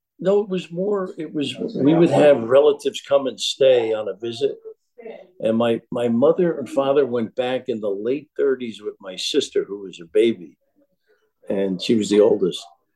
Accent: Kearney, New Jersey, United States; Yeah, it is Kearney, but it's probably more Hudson County. As I mentioned, soccer was the biggest sport in Kearney

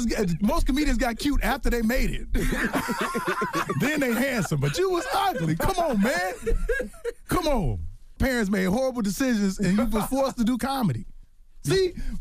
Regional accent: Chicago, Illinois, United States; now in Los Angeles, United States; Because I'm from Chicago.

